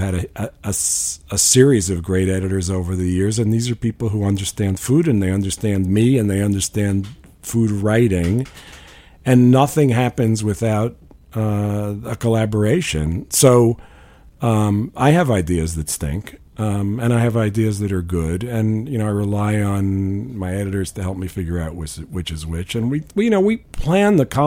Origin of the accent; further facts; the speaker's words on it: New York, United States; I grew up in New York, so, and I was here in the 70s